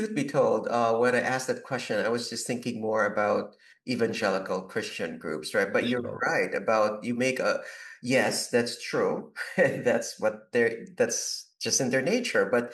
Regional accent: Philippines; I'm from the Philippines

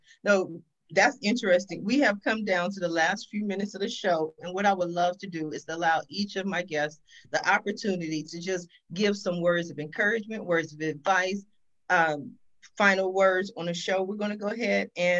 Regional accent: Washington, District of Columbia, United States; born there; now in Long Beach, United States; being in Long Beach, California, I was born in Washington, D.C. And all my dad's family is from the East Coast. My mom's from Columbus, Ohio.

